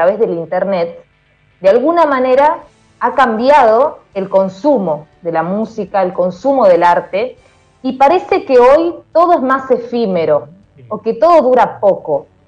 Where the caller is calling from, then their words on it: Tucumán, Argentina; los saludo desde el Jardín de la República, soy de Radio Nacional … de Tucumán.